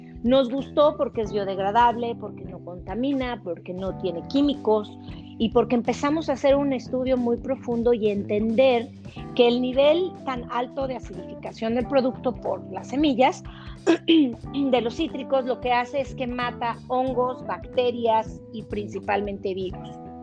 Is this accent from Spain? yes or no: no; Mexico City, Mexico; born there; also born or lived in United States; Orgullosamente soy mexicana, nacida en Ciudad de México, de padres mexicanos, mi mamá es de la zona de Chiapas y para mí todos los años que viví en Estados Unidos era un gran orgullo poder ofrecer productos mexicanos.